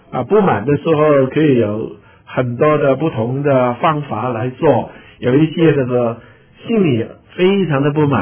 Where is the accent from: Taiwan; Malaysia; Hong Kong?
Hong Kong; 可能在我从香港来